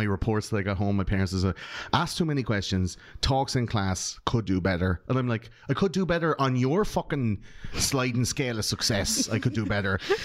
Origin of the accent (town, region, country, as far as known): Ireland; born or raised there